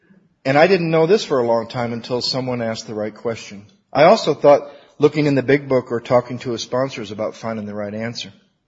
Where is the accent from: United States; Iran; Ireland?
United States; Battle Creek, Michigan; I grew up in Battle Creek, Michigan, which is halfway between Detroit and Chicago.